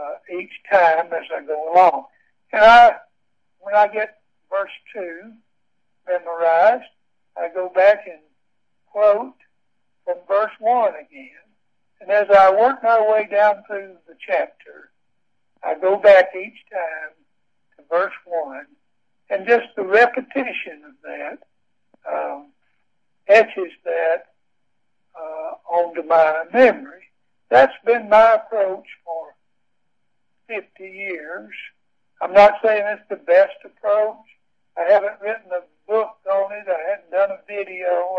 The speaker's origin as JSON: {"language": "English", "region": "the South", "country": "United States", "tie": "born or raised there", "said": "advantages to having been reared in the South, where we don't speak as quickly as you Pennsylvania folks."}